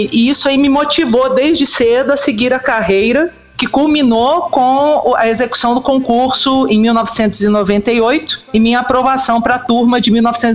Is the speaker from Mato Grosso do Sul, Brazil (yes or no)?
yes; Campo Grande, Mato Grosso do Sul, Brazil; Eu não sou mineira, eu sou campograndense. Eu nasci em Campo Grande, do Mato Grosso do Sul.